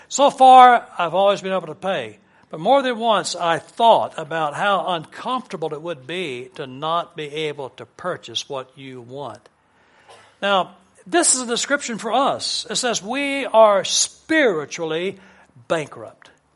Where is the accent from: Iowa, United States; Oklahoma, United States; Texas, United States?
Texas, United States; Dallas; I was raised in Dallas, Texas.